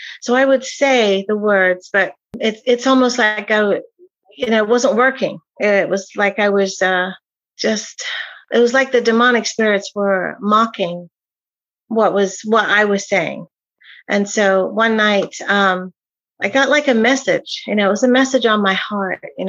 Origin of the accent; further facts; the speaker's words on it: England, United Kingdom; now in United States; I grew up in England. My parents are from Guyana, which is in South America, from Indian heritage. Got married in America